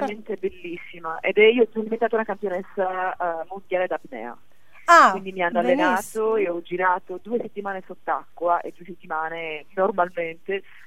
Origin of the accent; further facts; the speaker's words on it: Sardinia, Italy; Beh, sono sarda, per cui è estremamente importante, anche l'occhio, il malocchio e tutte queste cose qua sono impregnata nella mia cultura